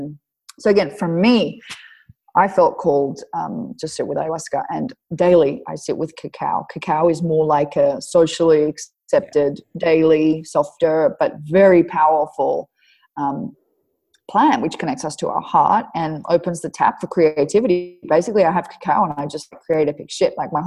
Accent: Australia; now in Arizona, United States; I'm Australian. Like I'm full on Australian. I live there. Like I'm 29 now. I live there like 27 of my years.

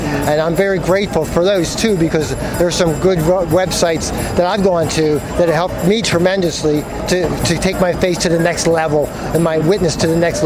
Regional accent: Pittsburgh, Pennsylvania, United States; from Pittsburgh.

